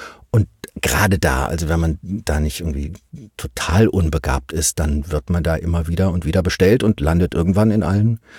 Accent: Cologne, North Rhine-Westphalia, Germany; now in Berlin, Germany; Ich komme ursprünglich aus Köln

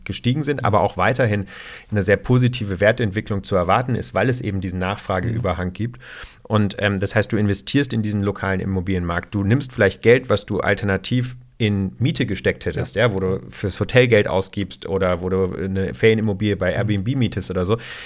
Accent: Rostock, Mecklenburg-Vorpommern, Germany; also born or lived in Franconia; now in Berlin, Germany; ich bin zwar im Süden Deutschlands in Franken geboren, bin aber in Rostock an der Ostsee aufgewachsen. Und dann bin ich eben später in Berlin angekommen

